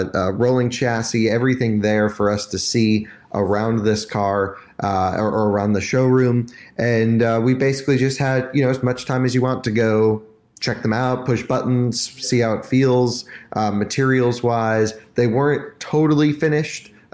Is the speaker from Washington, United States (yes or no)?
no; New York, United States; Again, I grew up just outside New York City, so I'm pretty familiar with that.